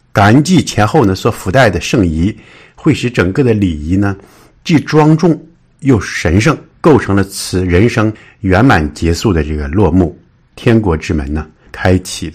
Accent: China; 我们中国人说这个丧事呢

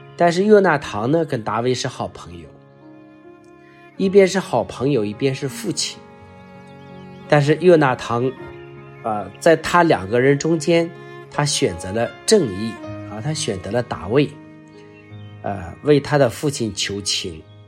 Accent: China; 说有时候在我们中国人呢，也非常的留意这些东西，叫功高盖主。

